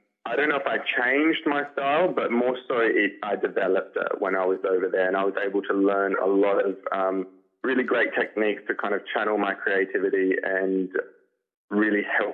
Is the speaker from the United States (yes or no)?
no; South Australia, Australia; I just really hope that I can make South Australia and Australia proud, and both the Italian and Bulgarian community, because they've been such a huge support of me my whole life.